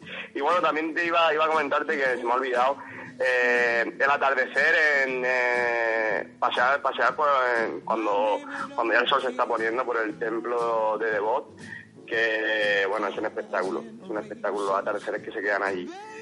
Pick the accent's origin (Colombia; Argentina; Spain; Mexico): Spain; Murcia, Region of Murcia; also born or lived in Granada; yo soy de Murcia, pero bueno, también estuve un año viviendo por Granada, y bueno, recorriendo mucho el sur, Andalucía es mi segunda tierra